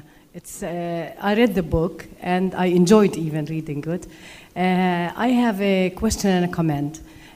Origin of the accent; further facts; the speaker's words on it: Palestine; the minute they knew that I'm coming from the Holy Land, I'm Palestinian